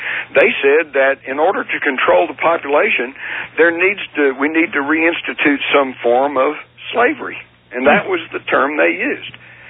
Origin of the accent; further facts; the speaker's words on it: the South, United States; being a Southerner, this might, I may view this slightly different than others